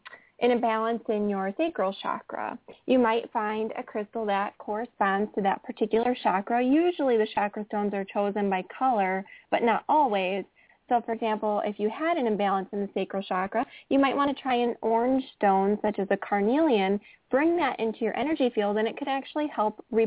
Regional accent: Madison, Wisconsin, United States; I'm actually from Madison, Wisconsin, just a little bit north of Chicago.

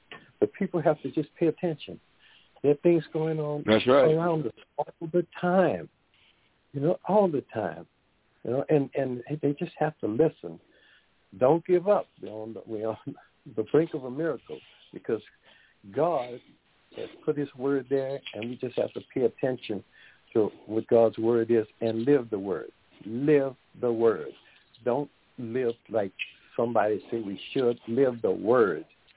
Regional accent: New Orleans, Louisiana, United States; Like I said before, growing up in New Orleans, I never seen a tornado until like last year sometime, I think it was.

